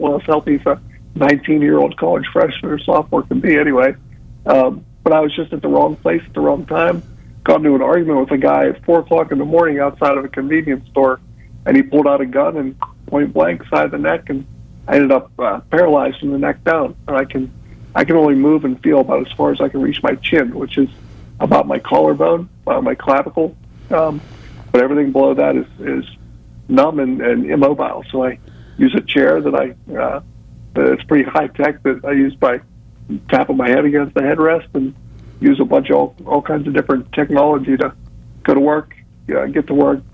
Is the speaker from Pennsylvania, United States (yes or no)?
yes; Pennsylvania, United States; I'm from Pennsylvania, so they shipped me all the way down to a a really high-end spinal cord rehab center